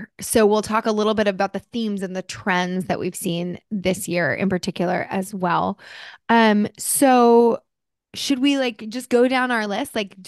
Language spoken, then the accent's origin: English; New Jersey, United States; I mean, I am Italian and I'm from New Jersey